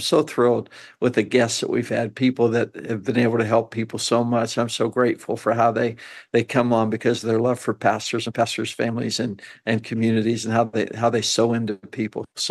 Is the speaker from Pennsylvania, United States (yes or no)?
yes; Pittsburgh, Pennsylvania, United States; I grew up in Pittsburgh.